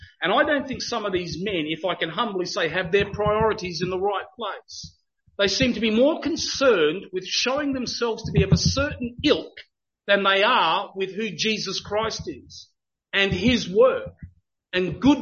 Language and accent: English; Adelaide, South Australia, Australia; and of course I'm from Adelaide